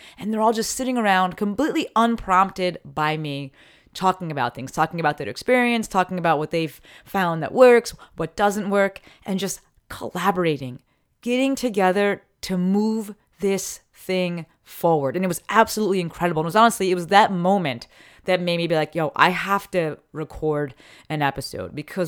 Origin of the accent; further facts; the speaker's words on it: New Jersey, United States; I'm going back to my home state, Dirty Jersey, going to be in Manasquan.